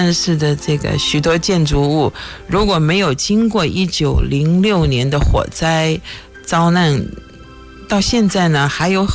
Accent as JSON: {"language": "Chinese", "country": "Taiwan", "moved": "as an adult", "said": "1977年我从台湾来的时候呢，是准备求学"}